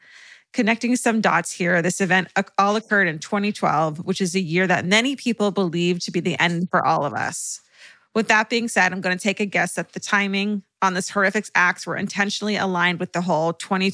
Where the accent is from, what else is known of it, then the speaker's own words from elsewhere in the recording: North Bend, Washington, United States; When I tell people I'm from North Bend, I'll often get the response, oh, so you're from Twin Peaks? And I just say yes.